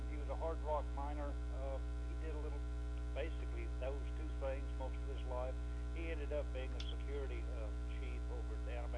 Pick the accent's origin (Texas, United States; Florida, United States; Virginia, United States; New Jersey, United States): Texas, United States; also born or lived in New Mexico, United States; I didn't grow up in Coleman at all. I grew up mostly in West Texas, eastern New Mexico.